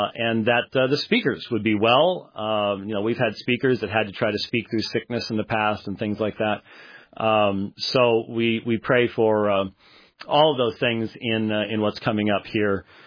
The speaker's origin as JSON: {"language": "English", "town": "Phoenix", "region": "Arizona", "country": "United States", "said": "I'm from Phoenix, and so that ice, things like that, going to have to rent a 4x"}